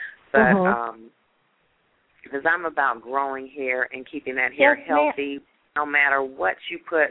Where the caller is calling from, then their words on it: Houston, Texas, United States; also born or lived in California; I'm calling from Houston.